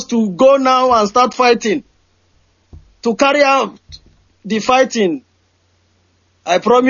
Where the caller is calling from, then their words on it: Austria; I'm calling from Austria.